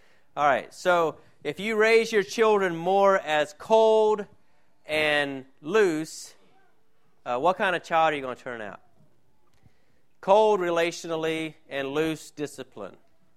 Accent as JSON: {"language": "English", "town": "Blountstown", "region": "Florida", "country": "United States", "tie": "born or raised there", "said": "when I grew up in Bluntstown, it was pretty laid back, but that's changed a little bit now."}